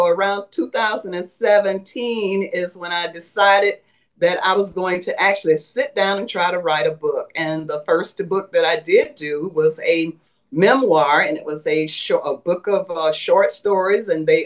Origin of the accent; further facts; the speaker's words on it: St. Petersburg, Florida, United States; also born or lived in Tallahassee / Pensacola; Well, I am a native of St. Petersburg, Florida. I was born in Florida and ended up getting married.